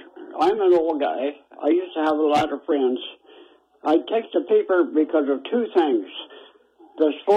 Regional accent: Broadus, Montana, United States; Of course, being around Billings, growing up in Broadus, I knew a lot of people in my

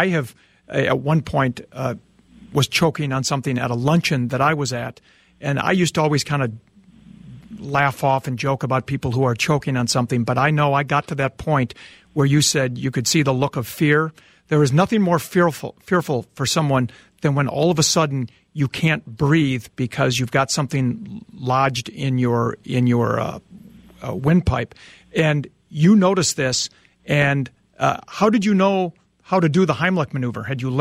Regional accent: Edina, Minnesota, United States; Well, I know it well. I'm from Edina myself.

